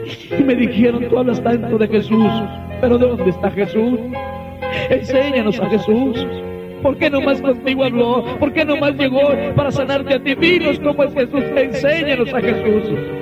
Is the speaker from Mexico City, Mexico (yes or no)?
no; Valle Hermoso, Tamaulipas, Mexico; also born or lived in San Luis Potosí; mi padre decidió movernos del estado de San Luis al norte de la República Mexicana, al estado de Tamaulipas. Llegamos a la ciudad de Vallehermoso, Tamaulipas.